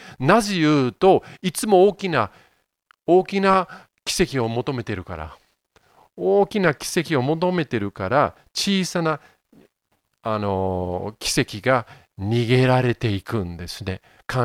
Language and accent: Japanese; Yokohama, Kanagawa, Japan; 僕は横浜育ちですので、時代は米国の基地、アメリカの基地がすごい大きかったんですね。